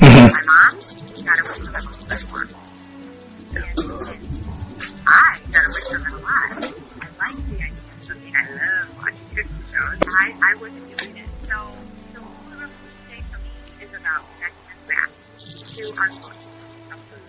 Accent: Rome, Lazio, Italy; now in Brussels, Belgium; I'm from Brussels in Belgium, but I'm Italian. I'm from Rome, from the capital, and I'm living here since a long time now, 18 years.

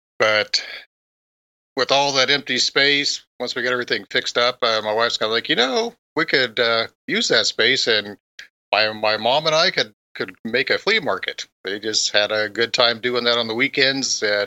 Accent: Wichita, Kansas, United States; Of course, I'm originally from Wichita.

